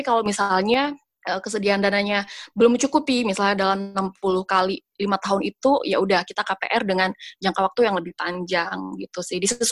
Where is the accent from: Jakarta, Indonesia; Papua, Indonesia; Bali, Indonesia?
Jakarta, Indonesia; kalau kita orang Jakarta mungkin sekitaran Jakarta mungkin susah ya untuk dapat yang benar-benar kayak perumahan gitu.